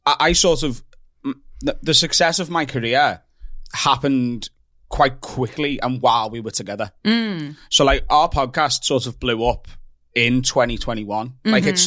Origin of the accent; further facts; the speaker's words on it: Liverpool, North West England, United Kingdom; I'm from Liverpool.